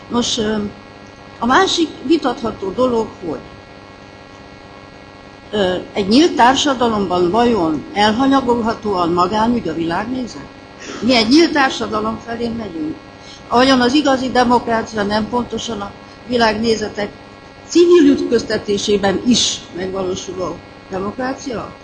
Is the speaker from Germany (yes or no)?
no; Romania; fontos volt, hogy én magyar vagyok Romániában